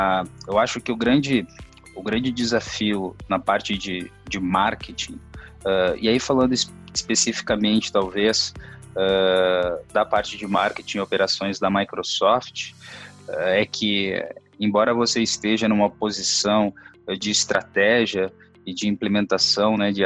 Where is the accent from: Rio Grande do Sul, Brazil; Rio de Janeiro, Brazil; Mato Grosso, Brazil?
Rio Grande do Sul, Brazil; Porto Alegre; moved away as an adult; now in São Paulo, Brazil; Eu sou natural de Porto Alegre. Estou aqui em São Paulo já faz uns 10, 11 anos